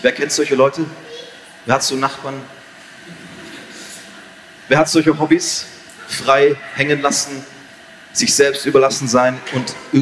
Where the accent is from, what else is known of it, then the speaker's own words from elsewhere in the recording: Baden-Württemberg, Germany; Ich bin jetzt wieder in meiner Heimat, das ist in der Nähe von Freiburg